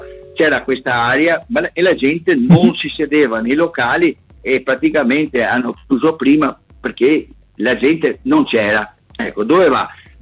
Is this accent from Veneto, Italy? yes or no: yes; Venice, Veneto, Italy; il Mose ci riguarda noi da vicino come veneziani